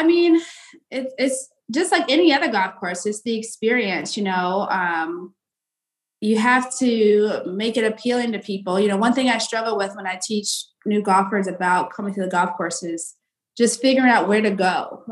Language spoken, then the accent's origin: English; Cleveland, Ohio, United States; Shawnee Hills Golf Course, which is my home golf course back in Cleveland